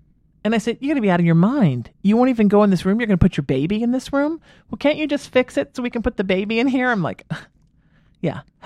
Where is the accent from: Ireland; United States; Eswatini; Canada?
Ireland; I'm Irish, but I don't think my soul is Irish. I love being Irish in this incarnation, but I don't believe I've been Irish in every incarnation.